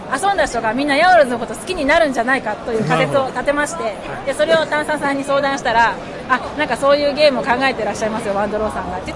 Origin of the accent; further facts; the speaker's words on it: Kansai, Japan; まあ、関西出身なんですけど